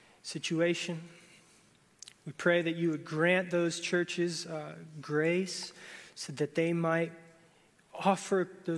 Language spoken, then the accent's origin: English; Florida, United States; I grew up in Florida, and we had a youth group with a lot of kids who kind of came from broken homes.